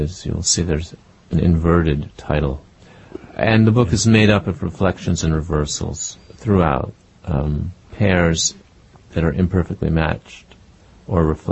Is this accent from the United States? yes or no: yes; Washington, District of Columbia, United States; I grew up in Washington, D.C., and my father worked for Lyndon Johnson